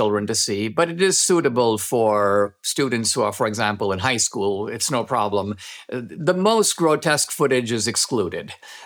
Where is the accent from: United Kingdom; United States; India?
India; If I were to tell you, Gary, I grew up in India